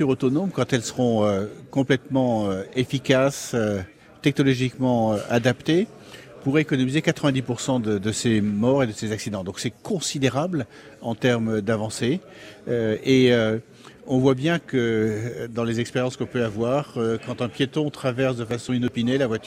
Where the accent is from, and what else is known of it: France